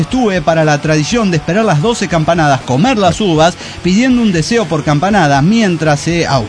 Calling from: Mexico City, Mexico; de Ciudad de México.

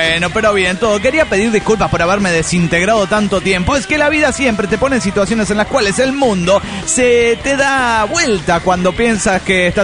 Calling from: Tijuana, Baja California, Mexico; de Tijuana, México.

